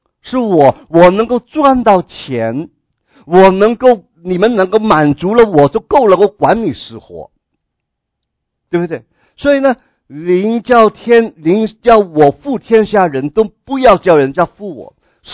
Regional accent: China; 所以我们中国人有一句话，无法无天啊，讲的不太标准啊

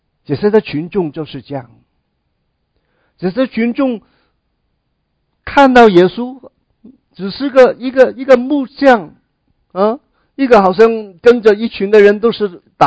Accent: China; 好像信耶稣就是我们中国人哪一种的观念，求福避祸。

